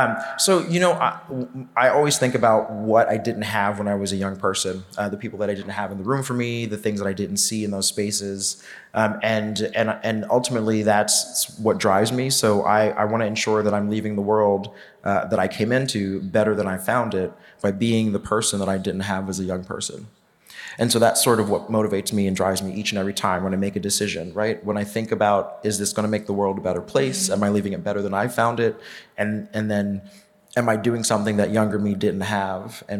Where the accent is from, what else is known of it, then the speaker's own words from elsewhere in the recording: New York City, New York, United States; understanding and learning identity, growing up in New York City